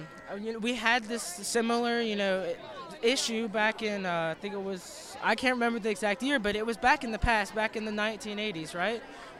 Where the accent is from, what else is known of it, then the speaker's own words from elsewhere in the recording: Wayne County, United States; I go to Spring Valley High School, and I'm from Wayne County.